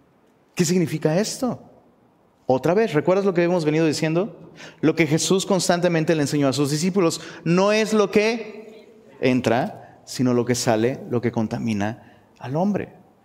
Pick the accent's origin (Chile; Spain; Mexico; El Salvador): Mexico; Guerrero; En mi tierra se hace caldo de iguana allá en Guerrero, ¿verdad?